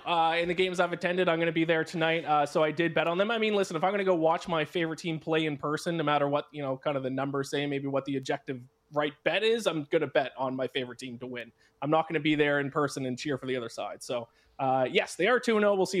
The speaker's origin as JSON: {"language": "English", "country": "Canada", "said": "Yeah, listen, I'm a Canadian."}